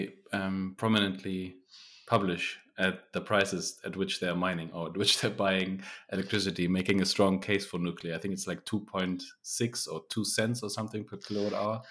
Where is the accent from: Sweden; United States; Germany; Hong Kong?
Germany; I'm from Germany.